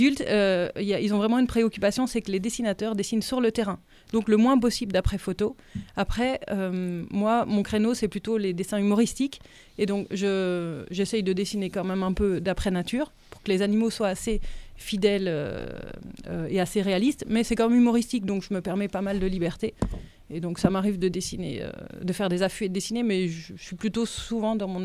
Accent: Belgium; comme je suis belge, j'ai fait mes études à Bruxelles et j'étais aux Beaux-Arts en illustration.

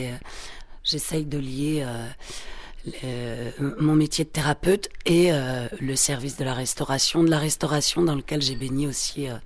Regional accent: Paris, Île-de-France, France; moved away; éviter le stress, la cohue, le métro, puisque je viens de Paris.

